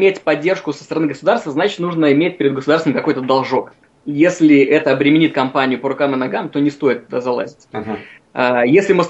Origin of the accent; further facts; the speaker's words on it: Belarus; moved away as an adult; потому что я сам из Беларуси. Мы из Беларуси прилетели сюда. В Беларуси я никогда не был строителем.